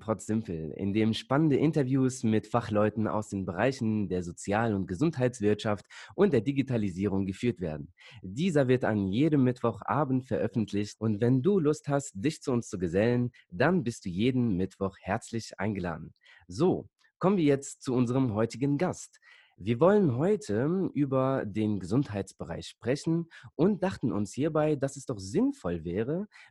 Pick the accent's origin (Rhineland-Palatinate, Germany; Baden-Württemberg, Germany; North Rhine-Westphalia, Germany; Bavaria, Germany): North Rhine-Westphalia, Germany; Bonn; so wie Leute aus Bonn, wir sagen so oft so, ja, wir kommen ja aus dem Ruhrgebiet.